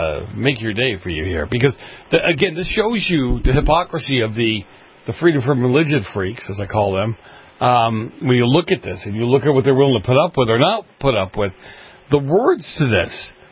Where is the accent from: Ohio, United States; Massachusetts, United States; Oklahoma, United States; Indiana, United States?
Massachusetts, United States; Boston; the only time I remember religious stuff happening is when I grew up in Boston and the church bells went off every Sunday morning when Mass was starting.